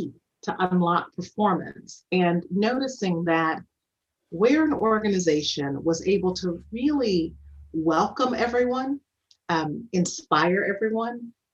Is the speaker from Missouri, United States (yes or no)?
no; Flint, Michigan, United States; Well, I'm originally from Flint, Michigan, the birthplace of General Motors. I grew up with the whole family that worked on the line in GM.